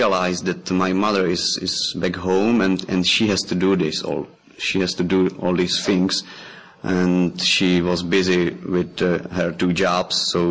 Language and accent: English; Czechia; English is a second language; and I'm from Czech Republic.